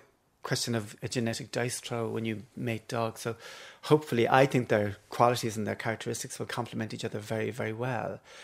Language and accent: English; Cork, Munster, Ireland; growing up in Cork